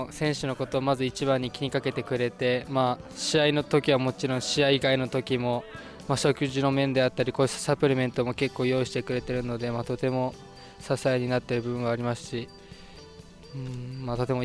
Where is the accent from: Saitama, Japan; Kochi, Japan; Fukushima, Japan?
Fukushima, Japan; Iwaki; 出身は福島県のいわき市です。